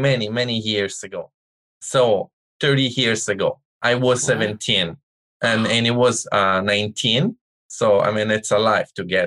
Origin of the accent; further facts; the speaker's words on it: Italy; English is a second language; I'm from Italy. All my family is from Italy. My husband is from Italy.